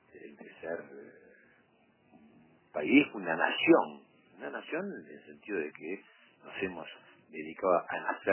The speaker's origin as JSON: {"language": "Spanish", "country": "Uruguay", "said": "nosotros somos República Oriental del Uruguay"}